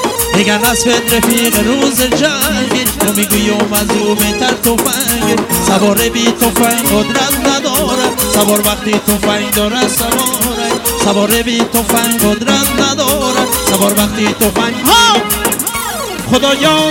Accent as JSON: {"language": "Persian", "town": "Kashmar", "region": "Razavi Khorasan", "country": "Iran", "said": "عشق ولایت قلبالا ولایت خودم کاشمر"}